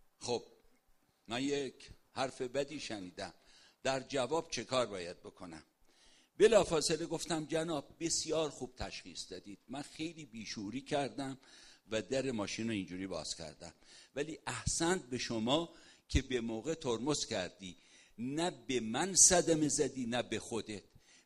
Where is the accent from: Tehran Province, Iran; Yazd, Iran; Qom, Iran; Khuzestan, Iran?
Yazd, Iran; تو ایران، منم یزدیم و داریم با هم صحبت میکنیم